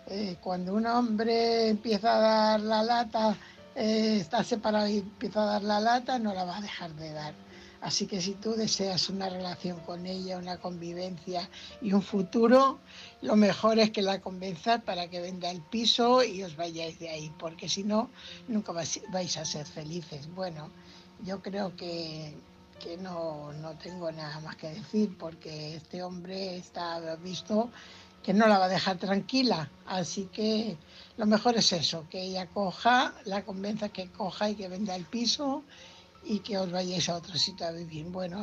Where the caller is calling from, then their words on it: Fuenlabrada, Community of Madrid, Spain; corresponsal de Fuenlabrada.